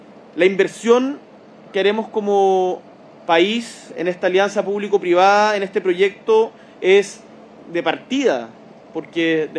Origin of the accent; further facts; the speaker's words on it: Magallanes, Chile; más aún para nosotros que como con el alcalde venimos de la Patagonia, de Magallanes